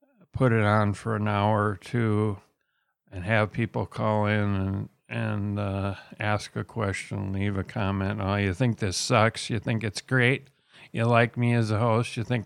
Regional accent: Worthington, Minnesota, United States; And Worthington Senior High in Worthington, Minnesota, which is my hometown. We moved due to family reasons, the death of my father being one of them.

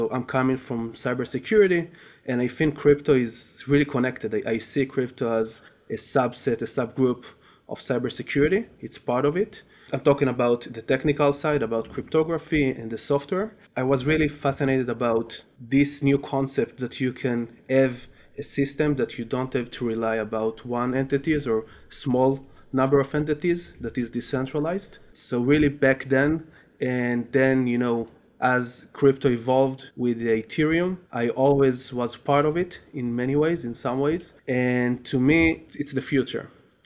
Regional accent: Israel; I'm coming up from Israel

